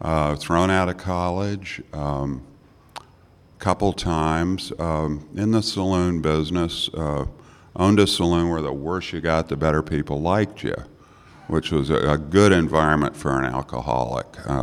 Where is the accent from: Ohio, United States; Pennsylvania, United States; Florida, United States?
Florida, United States; Mount Dora; Hi, everyone. … from Mount Dora, Florida.